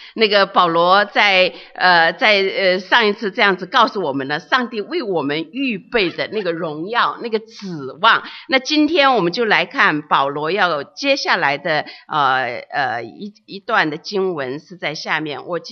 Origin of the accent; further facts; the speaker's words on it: China; now in United States; 因为小的时候在中国长大，而且是在比较缺乏的一个环境的里面长大